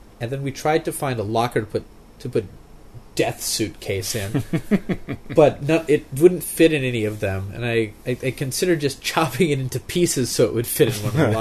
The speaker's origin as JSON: {"language": "English", "region": "Kyushu", "country": "Japan", "said": "because I'm from Kyushu, and that's like our like national drink"}